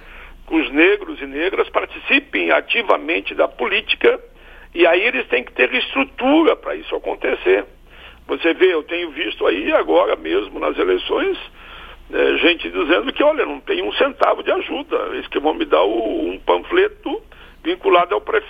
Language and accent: Portuguese; Rio Grande do Sul, Brazil; Na minha fala eu disse que eu sou do Brasil, sou do sul do Brasil, do Pampa Gaúcho